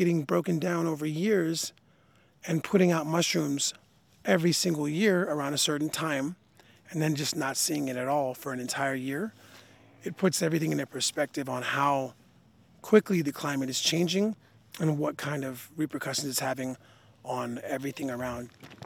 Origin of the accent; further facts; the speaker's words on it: San Jose, California, United States; I am from the South Bay of the San Francisco Bay Area, so San Jose area.